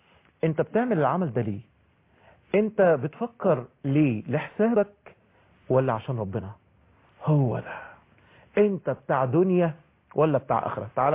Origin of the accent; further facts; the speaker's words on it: Egypt; ايه اللي خلانا احنا في بلدنا مصر علينا ديون بالتريليونات؟